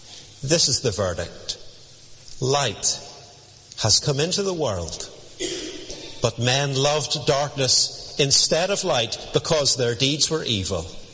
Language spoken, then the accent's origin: English; Bangor, Northern Ireland, United Kingdom; I was brought up in Rosemary Park Baptist Church in Bangor. There are one or two Rosemary Parkers about Lisburn, and I met one or two of them this morning.